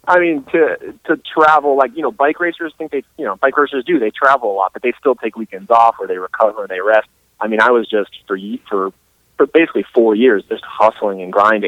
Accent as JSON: {"language": "English", "region": "New England", "country": "United States", "tie": "born or raised there", "said": "I was kind of sheltered from that to some extent growing up in New England."}